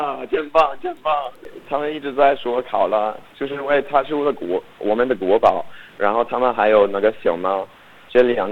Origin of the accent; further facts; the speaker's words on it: Australia; Chinese is a second language; 我是从澳大利亚来的，然后我学了中文，学了好像是快到五年。然后我之前在清华大学读书